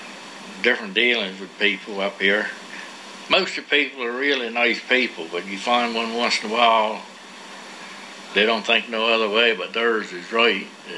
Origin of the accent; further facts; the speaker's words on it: Crisfield, Maryland, United States; I was born in Chrisfield. I went to Marion Station first grade. Second grade through to sixth, I went to Girdle Tree. And then I went to Snow Hill